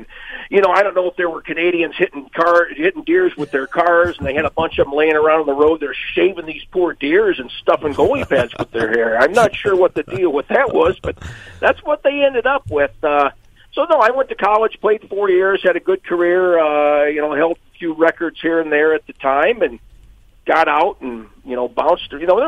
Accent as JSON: {"language": "English", "town": "Peoria", "region": "Illinois", "country": "United States", "tie": "born or raised there", "said": "Well, I'm Peoria, Illinois is my hometown, the cultural mecca of Illinois."}